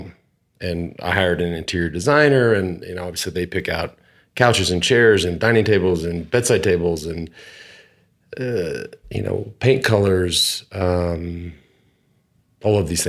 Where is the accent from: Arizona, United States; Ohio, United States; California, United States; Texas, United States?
Texas, United States; so I always appreciated that as I came from Texas.